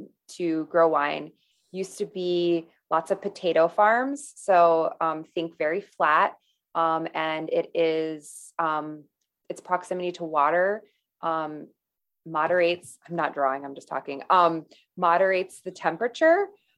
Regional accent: Star Lake, New York, United States; I grew up in Star Lake, spent so much time in the city, and now I'm back.

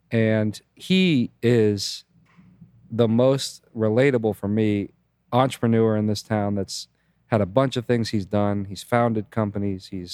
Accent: Miami, Florida, United States; also born or lived in Naples; Another family in this beautiful town I grew up in, Naples. I grew up in Miami, but spent most of my adult life in Naples.

